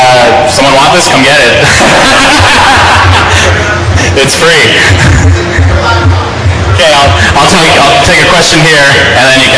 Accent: Canada; I'm a Canadian, so I'm not completely familiar with a lot of the U.S. laws

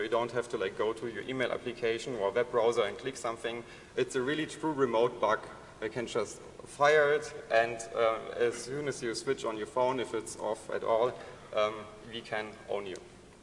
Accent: Germany; because we are from Germany, Germany is in Europe, okay, Europe is, of course, in the world

